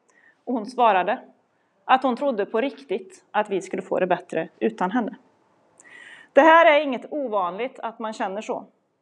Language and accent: Swedish; Kil, Värmland, Sweden; Jag växte upp i Kil.